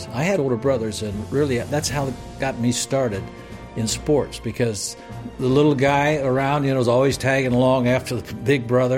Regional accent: Alliance, Ohio, United States; I grew up in Alliance, Ohio. I was one of 11 children. I was the ninth child.

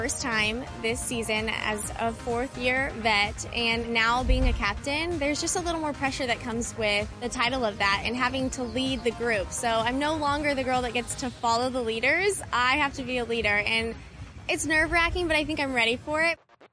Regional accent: Peculiar, Missouri, United States; I was born and raised in Peculiar, Missouri.

